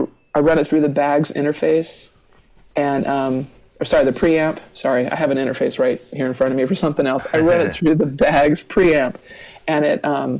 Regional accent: Los Angeles, California, United States; So even though I grew up in the Valley and I lived in the Miracle Mile, I've had to go to every corner of Los Angeles

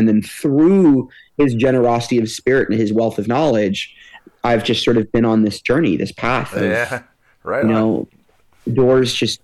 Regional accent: Marietta, Georgia, United States; now in Nashville, United States; I grew up in the Marietta Vinings area and lived there until I went to school in New York.

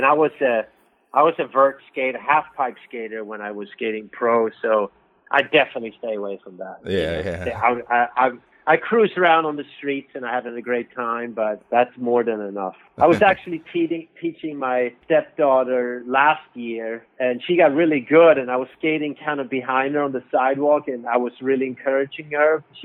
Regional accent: Sweden; English is a second language; now in United States; Yeah, born and raised in Sweden. Always had dreams about California.

